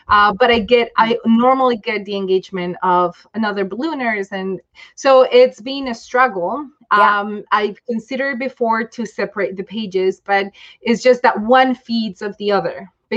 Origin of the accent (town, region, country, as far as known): Toronto, Ontario, Canada